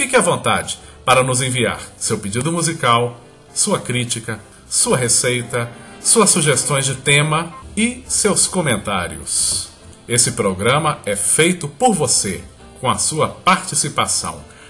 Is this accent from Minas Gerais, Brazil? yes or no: yes; Sete Lagoas, Minas Gerais, Brazil; eu sou de Sete Lagoas, Minas Gerais, eu sou deficiente visual desde que eu nasci